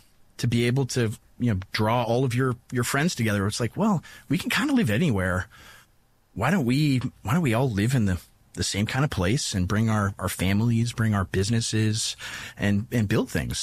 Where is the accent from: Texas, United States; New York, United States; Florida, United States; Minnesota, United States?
Minnesota, United States; Waseca; I'm from there. Yeah. Born and raised in Waseca, Minnesota. My children were the sixth generation of our family that lived in that town.